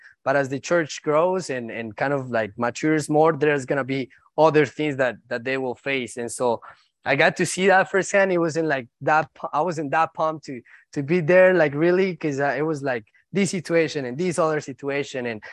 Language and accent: English; Duitama, Boyacá, Colombia; just letting them know that I was from Duitama, from that very school